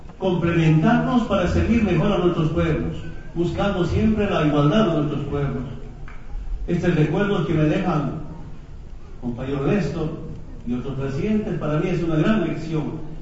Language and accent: Spanish; Bolivia; Todos somos bolivianos.